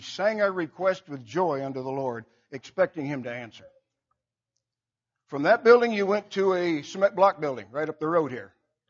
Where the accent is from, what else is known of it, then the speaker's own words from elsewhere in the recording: Michigan, United States; "Where's San Antonio?" "I'm from Michigan." "It says it's just a little ways over there." 200 and what, 20 miles? Michigan's not that wide.